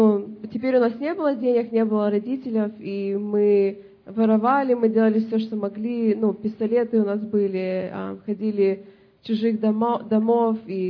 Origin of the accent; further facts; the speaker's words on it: California, United States; Я из Калифорнии.